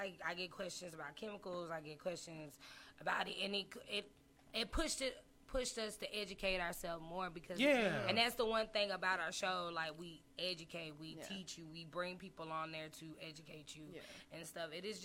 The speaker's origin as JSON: {"language": "English", "town": "Dallas", "region": "Texas", "country": "United States", "tie": "born or raised there", "said": "I grew up in Dallas, but I left Dallas for certain reasons"}